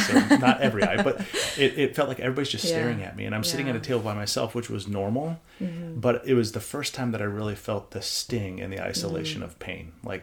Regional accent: Morton, Illinois, United States; And so I grew up in Morton, went to school in Chicago, and then did master's out in Carolina and came back here

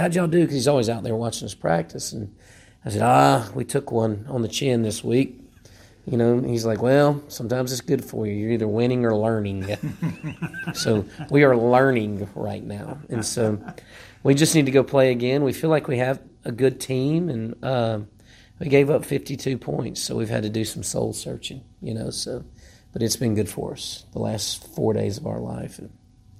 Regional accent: Atlanta, Georgia, United States; Well, I grew up in South Atlanta and went to a public school and worked in public school for 15 years

